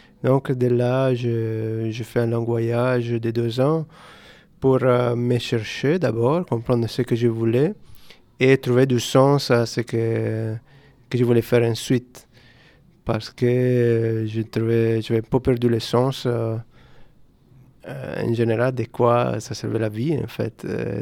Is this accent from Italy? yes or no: yes; Calabria, Italy; French is a second language; also born or lived in Bologna; je viens d'Italie, originaire de Calabre, sud de l'Italie, mais après j'ai vécu pour 25 ans à Bologne.